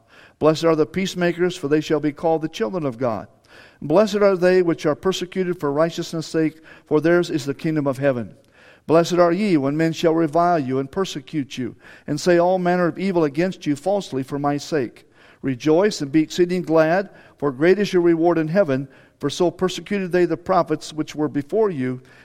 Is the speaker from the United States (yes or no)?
yes; Illinois, United States; I'm from Illinois. And so our towns were about 60 miles apart.